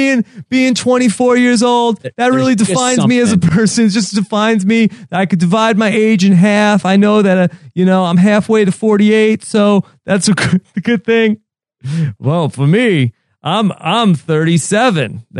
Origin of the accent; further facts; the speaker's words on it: Seattle, Washington, United States; I'm from Seattle. Yeah. And that's the West Coast tribe.